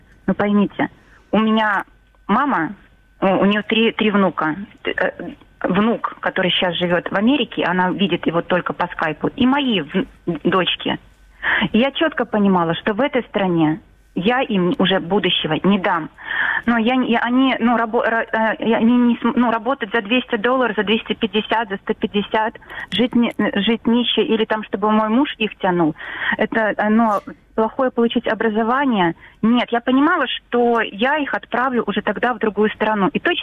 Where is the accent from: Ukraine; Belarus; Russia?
Belarus; мы белорусы действительно очень мирные люди.